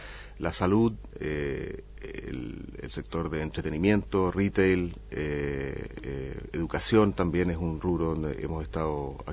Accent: Chile; also born or lived in New York, United States; Efectivamente, yo nací en Nueva York, pero mi familia se mudó a Chile cuando yo era muy pequeño y vivía allá 20 años. Después me fui a vivir a Estados Unidos otros 20 años más y volví a Chile en el año 2006.

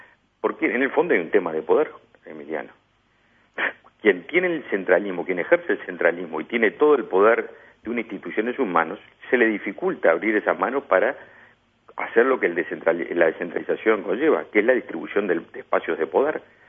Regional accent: Montevideo, Uruguay; las que provenimos de familias de Montevideo

